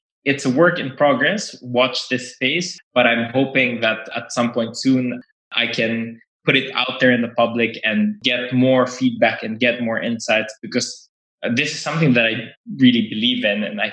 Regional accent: Philippines; now in United Kingdom; I come from the Philippines and I moved to the UK, and that's for many reasons, personal and professional

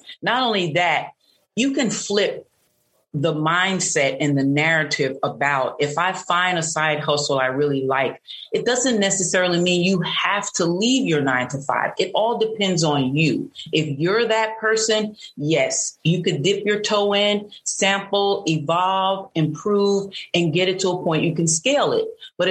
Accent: Newark, New Jersey, United States; Well, I'm originally from Jersey, Newark, New Jersey. I was born there.

